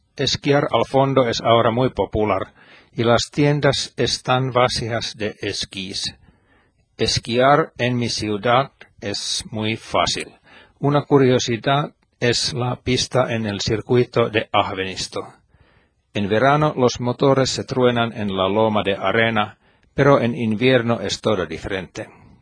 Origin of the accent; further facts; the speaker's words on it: Finland; La escala de la luz en mi país norteño es muy ancha, pero el tiempo finlandés usualmente no tiene extremos que leemos del mundo.